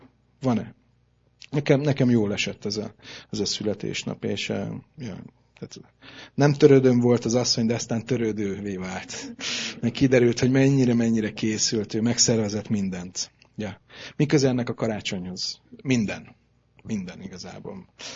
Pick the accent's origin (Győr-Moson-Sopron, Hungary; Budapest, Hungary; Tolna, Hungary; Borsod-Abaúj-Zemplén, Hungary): Budapest, Hungary; én budapesti vagyok. Itt nőttem fel világ életemben, ide tartozom. Budapesti vér csörgedezik ezen.